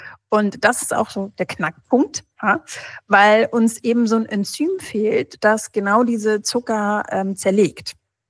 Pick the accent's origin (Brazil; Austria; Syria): Brazil; ich bin ja auch in Brasilien aufgewachsen